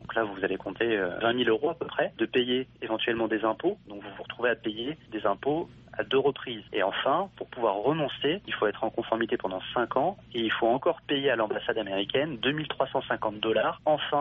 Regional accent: France; also born or lived in California, United States; je suis né il y a maintenant 33 ans en Californie et j'ai quitté les États-Unis à l'âge de 18 mois pour la France avec mon père.

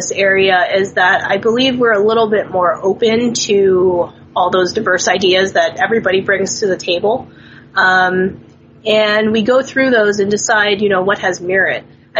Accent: United States; I suppose it's Chinese American food because we are Chinese American people cooking it.

